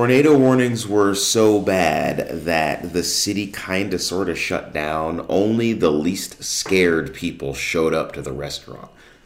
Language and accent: English; New Jersey, United States; moved away as an adult; now in North Texas, United States; I live in North Texas, and I've lived here for almost 20 years now. I moved from New Jersey.